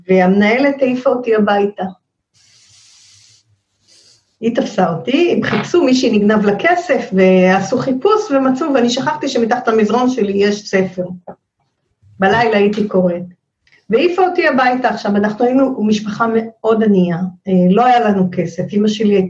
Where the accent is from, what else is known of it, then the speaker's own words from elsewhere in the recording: Bnei Brak, Tel Aviv District, Israel; born there; אני נולדתי בבני ברק. בין משפחה למשפחה של חסידי גור, ואמא פרסייה